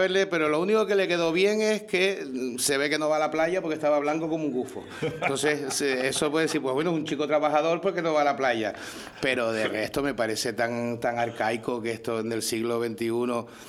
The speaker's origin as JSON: {"language": "Spanish", "region": "Canary Islands", "country": "Spain", "said": "Yo no soy, primero, no soy separatista y entiendo que soy español también de Canarios."}